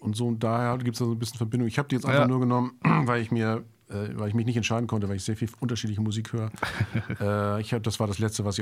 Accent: Ratzeburg, Schleswig-Holstein, Germany; ich bin an der Lübecker Bucht jetzt zu Hause, das ist total gut, vor allem dann, wenn die Touristen nicht so da sind, da am Strand. Ich komme aus Ratzeburg, das hat so diese Kombination von Wäldern und Seen

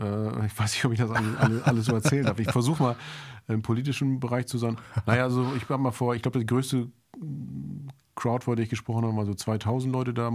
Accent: Ratzeburg, Schleswig-Holstein, Germany; ich bin an der Lübecker Bucht jetzt zu Hause, das ist total gut, vor allem dann, wenn die Touristen nicht so da sind, da am Strand. Ich komme aus Ratzeburg, das hat so diese Kombination von Wäldern und Seen

